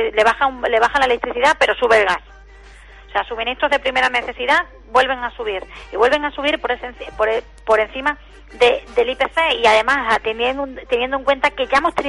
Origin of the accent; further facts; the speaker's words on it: Extremadura, Spain; mi esfuerzo como extremeña va a ser mucho mayor que el que tenga que realizar un gallego, un vasco o un madrileño.